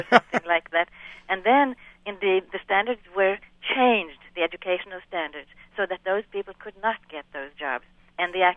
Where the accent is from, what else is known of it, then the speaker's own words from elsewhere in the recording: Sweden; I come from Sweden